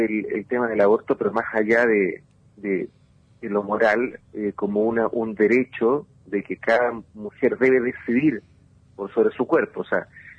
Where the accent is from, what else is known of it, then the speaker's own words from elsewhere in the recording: Chile; como buen chileno conozco a mi gente